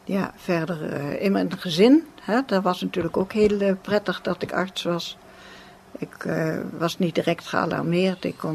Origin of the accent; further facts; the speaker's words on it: Assen, Drenthe, Netherlands; born there; Ik ben geboren in Assen, in Drenthe. Nummer 6 van een gezin met 9 kinderen uiteindelijk.